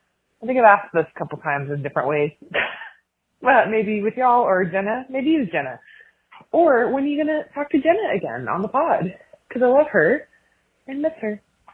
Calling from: Texas, United States; I'm calling from Texas

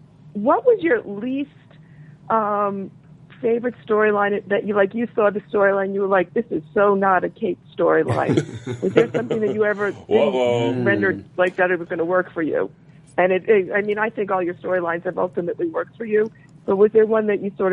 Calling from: Connecticut, United States; Connecticut.

